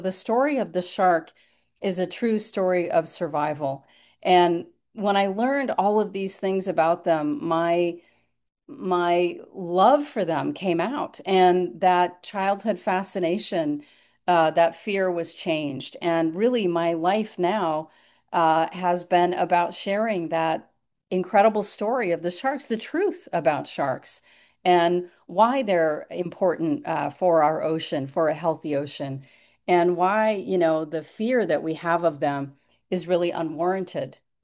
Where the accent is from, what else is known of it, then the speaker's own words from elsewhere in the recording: Colorado, United States; I think when I was a young kid, I grew up in Colorado and a landlocked state